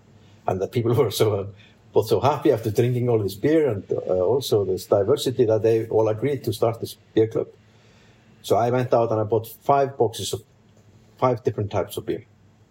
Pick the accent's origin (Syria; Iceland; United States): Iceland; Hafnarfjörður, Capital Region; English is a second language; But it was a very hot summer day downtown, my hometown, Hafnarfjörður.